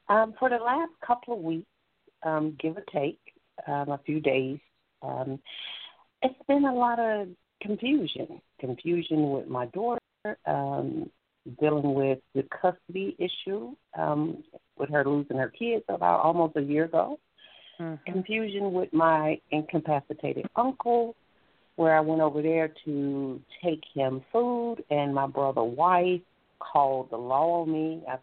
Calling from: Alabama, United States; I'm from Alabama.

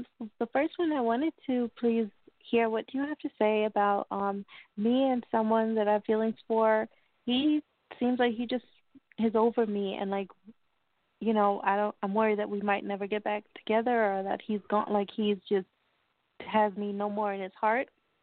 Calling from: New York, United States; Calling from New York, Long Island, New York.

